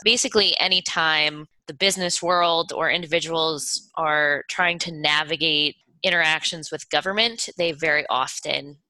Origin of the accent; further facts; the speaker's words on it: Syracuse, New York, United States; So I grew up in Syracuse, New York, and was a big athlete.